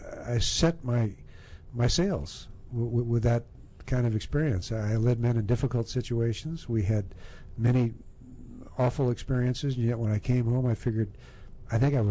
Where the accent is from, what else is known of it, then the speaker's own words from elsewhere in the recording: Washington, District of Columbia, United States; born there; also born or lived in London, United Kingdom / Tokyo, Japan; I grew up, I was born in Washington, D.C. I spent some time on the East Coast and on the West Coast, and early in my grammar school years, we lived in London, England, right downtown by Marble Arch.